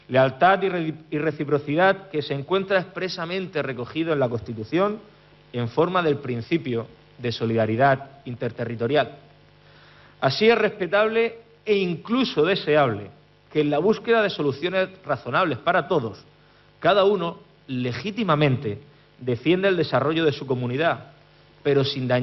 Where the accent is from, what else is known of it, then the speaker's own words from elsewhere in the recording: Region of Murcia, Spain; todo un símbolo de la solidaridad de la que somos capaces los murcianos